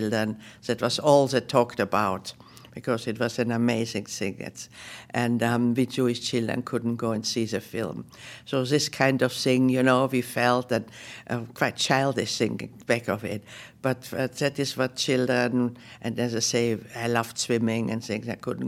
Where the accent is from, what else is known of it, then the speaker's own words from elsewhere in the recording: Austria; English is a second language; And when she heard I came from Austria, she said, well, my father can speak German to you.